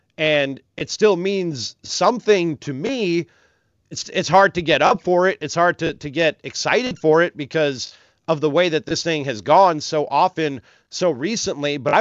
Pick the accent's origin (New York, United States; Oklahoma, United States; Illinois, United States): Illinois, United States; Chicago; Nope, born and raised in Chicago.